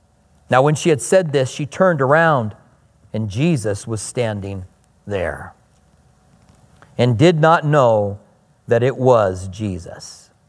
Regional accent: Iowa, United States; You can tell I'm from Iowa by my name. That's what Iowans

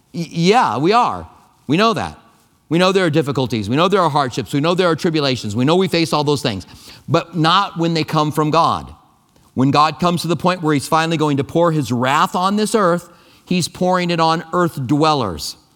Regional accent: United States; First of all, that I'm an American.

